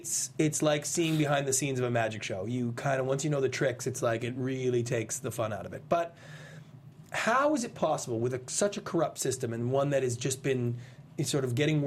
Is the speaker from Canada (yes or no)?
yes; Canada; now in United States; So here's the thing, right? I'm a Canadian. I immigrated to this country. I'm in love with America.